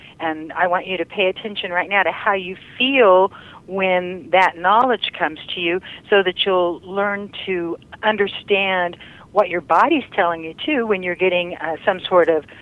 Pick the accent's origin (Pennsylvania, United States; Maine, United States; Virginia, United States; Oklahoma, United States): Oklahoma, United States; Tulsa; Every once in a while, you're going to probably hear a y'all out of me, but was born and raised in Tulsa.